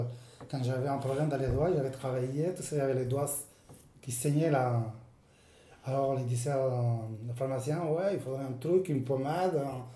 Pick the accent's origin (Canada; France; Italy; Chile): Chile; moved away; on est sorti du Chili, on se retrouvait dans le Chili.